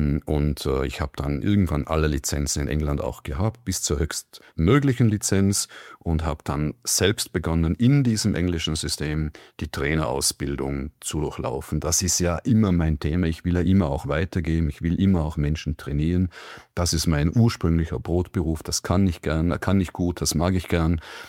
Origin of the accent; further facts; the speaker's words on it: Tyrol, Austria; wie komme ich aus Tiroler zum Profisegeln